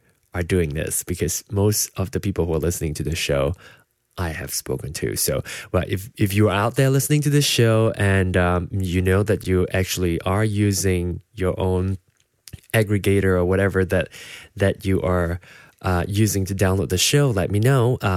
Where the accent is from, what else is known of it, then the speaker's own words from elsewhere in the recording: George Town, Penang, Malaysia; And of course, in Georgetown, Penang, my hometown, is 12:04 on Monday